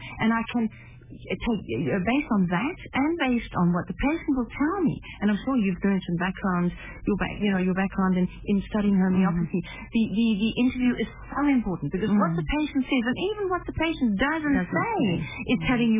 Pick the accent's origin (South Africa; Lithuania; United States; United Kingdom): United Kingdom; I'm there because I'm British.